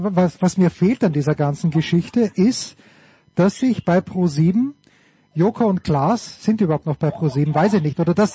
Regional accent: Austria; für mich als Österreicher.

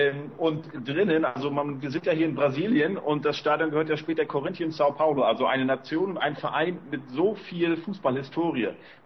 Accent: Germany; fragte mich, wo ich herkomme. Ich sage Deutschland

